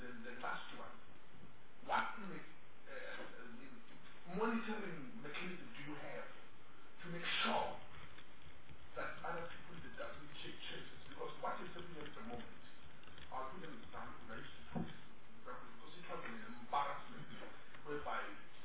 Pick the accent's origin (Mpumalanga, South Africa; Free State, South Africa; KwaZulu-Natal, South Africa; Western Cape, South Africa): Mpumalanga, South Africa; I'm from Mpumalanga, I can apply for the house here